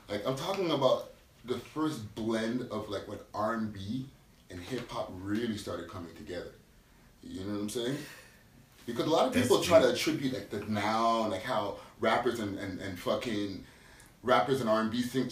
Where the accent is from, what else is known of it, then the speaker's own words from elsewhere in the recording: Montreal, Quebec, Canada; so like this is all we didn't have much music in where I'm from in Montreal.